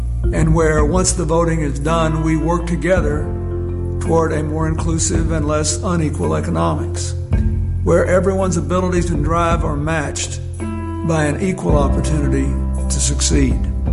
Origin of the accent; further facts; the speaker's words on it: the South, United States; As a young man growing up in the South, I saw firsthand the degrading consequences of segregation and discrimination